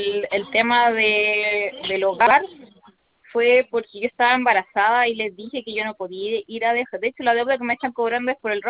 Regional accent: Osorno, Los Lagos, Chile; Yo soy de Osorno.

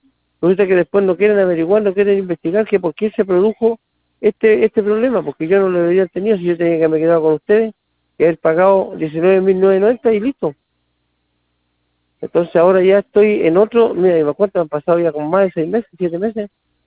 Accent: Concepción, Biobío, Chile; Claro, yo soy de Concepción.

